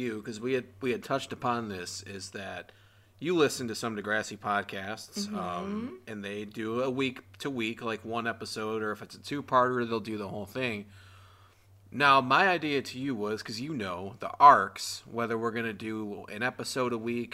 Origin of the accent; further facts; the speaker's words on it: Michigan, United States; we are from the suburbs. We are not from Detroit.